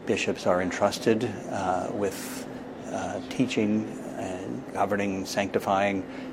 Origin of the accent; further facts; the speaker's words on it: Kansas City, United States; I'm not sure I agree with that either. I'm from Kansas City.